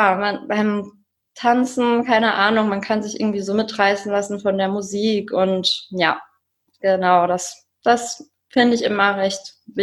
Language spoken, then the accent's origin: German; Cologne, North Rhine-Westphalia, Germany; ich komme aus Köln.